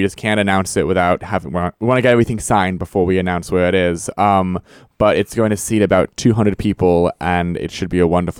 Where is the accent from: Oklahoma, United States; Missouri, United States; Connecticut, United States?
Connecticut, United States; Mystic; born or raised there; accent: kind of American, kind of British; also born or lived in Basingstoke, England